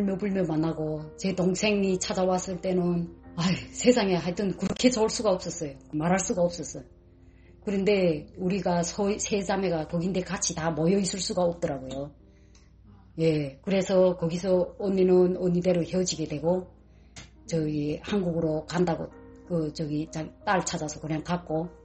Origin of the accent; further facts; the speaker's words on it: North Korea; 그래서 거기 가서 종이다가 그냥 저희는 탈북자인데 우리는 두 자매다. 우리 지금 위험한 상황인데 또 도움을 요청한다.